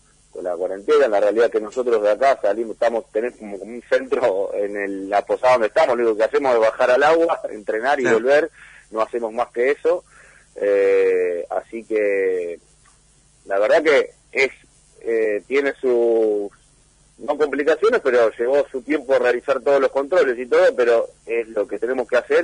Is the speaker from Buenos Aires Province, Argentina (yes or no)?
yes; Tigre, Buenos Aires Province, Argentina; que yo venía desde Tigre, soy de Tigre